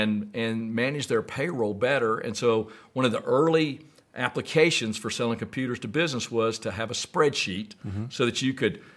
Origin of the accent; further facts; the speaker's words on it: Anderson, South Carolina, United States; but growing up in Anderson, South Carolina, I went to Clemson.